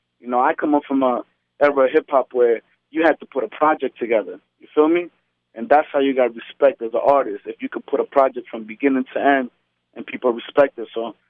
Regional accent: New York City, New York, United States; also born or lived in Quezaltepeque, El Salvador; my name raises from being born in Quesalte in La Libertad, you know what I'm saying, in El Salvador. And then coming over here and being raised in New York.

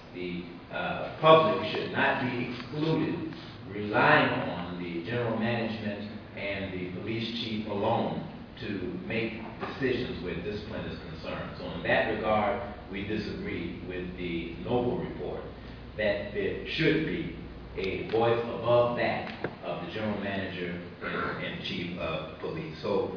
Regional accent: Oakland, California, United States; from Oakland, California.

